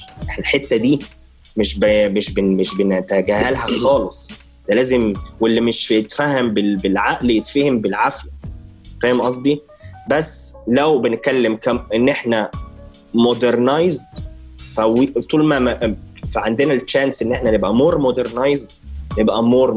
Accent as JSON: {"language": "Arabic", "country": "Egypt", "said": "طب ما احنا عارفين ان المصريين كنا دايما في برا مثلا"}